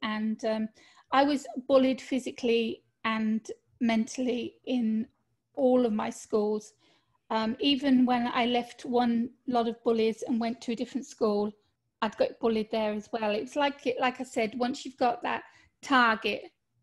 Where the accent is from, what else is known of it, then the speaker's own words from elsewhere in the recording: Midlands, United Kingdom; My mum was half Irish. My father was Canadian. but I was totally British. Not from London, mind you, from Midlands in the UK. So that's where my accent comes from.